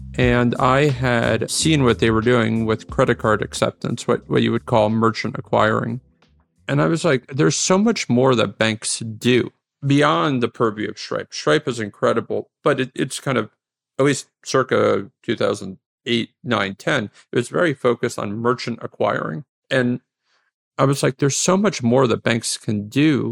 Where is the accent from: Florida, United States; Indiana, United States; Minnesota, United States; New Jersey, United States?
New Jersey, United States; You know, where I grew up in New Jersey, a career in tech was not really a thing. If you were a smart Jewish kid from Central Jersey in the 90s, doctor or lawyer, those were the real options.